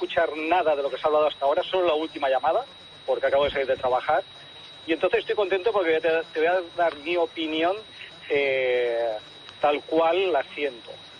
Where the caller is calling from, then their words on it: Badalona, Catalonia, Spain; de Badalona.